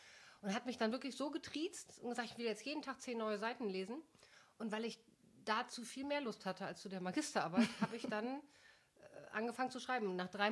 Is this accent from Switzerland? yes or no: no; Rhineland, Germany; wenn ich nach längerer Zeit mal wieder in meine alte Heimat komme. Dann merke ich, wie die Rheinländer, dass die einfach viel distanzloser sind